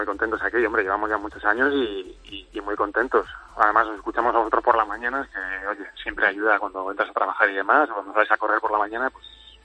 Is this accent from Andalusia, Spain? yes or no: no; Alpedrete, Community of Madrid, Spain; De Madrid, bueno, de un pueblo de Madrid, Alpedrete.